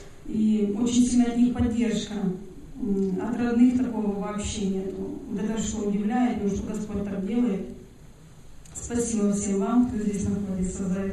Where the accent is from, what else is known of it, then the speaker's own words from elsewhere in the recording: Oregon, United States; из Орегона.